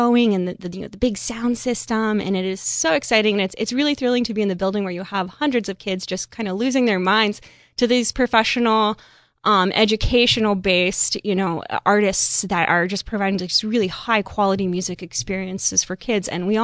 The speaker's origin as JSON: {"language": "English", "region": "Delaware", "country": "United States", "tie": "born or raised there", "said": "as I was a child growing up in Delaware."}